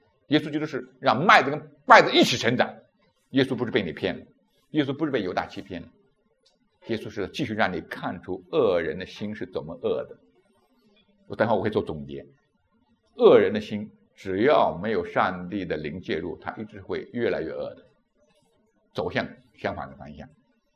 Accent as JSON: {"language": "Chinese", "region": "Shandong", "country": "China", "accent": "Shandong", "said": "我们山东话薅出来，是不是？是不是山东话啊？"}